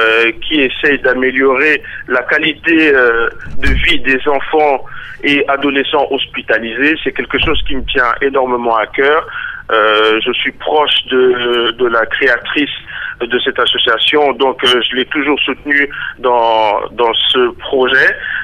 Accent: DR Congo; pour moi en tant que Congolais

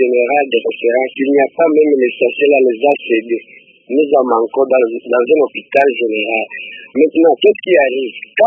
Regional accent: Kalima, Maniema, DR Congo; ici chez nous en Kalima

